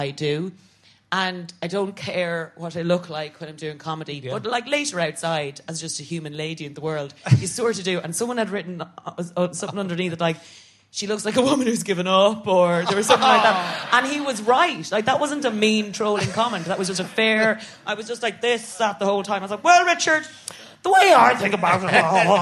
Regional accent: Ireland; I'm a triple threat in terms of shame and not liking compliments, and that I'm an Irish Catholic woman.

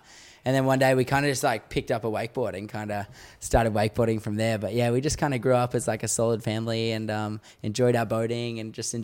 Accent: Newcastle, New South Wales, Australia; Yeah, I grew up in Newcastle, Australia, in this small town called Madawi.

